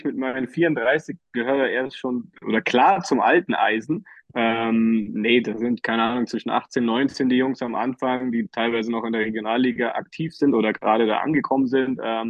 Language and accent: German; Berlin, Germany; Bolzplatz, ich als Berliner Junge kenne das nur zu gut